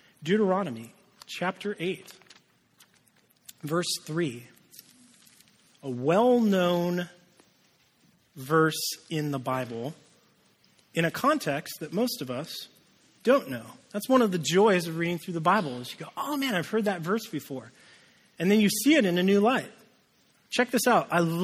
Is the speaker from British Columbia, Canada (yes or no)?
no; Winnipeg, Manitoba, Canada; born there; I was born in Winnipeg, Manitoba. I'm a Canadian.